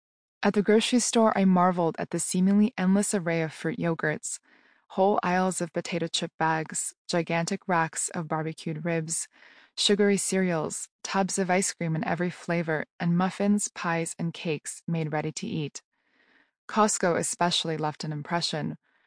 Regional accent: Moldova; I was born in the Soviet Union in a tiny country called Moldova, landlocked between Romania and Ukraine, to a modest family of Russian, Ukrainian, and Jewish origins.

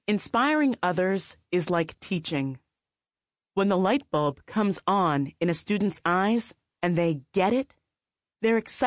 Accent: Detroit, Michigan, United States; How growing up in Detroit, among hard-working people, entrepreneurs, and creative geniuses ignited my dreams

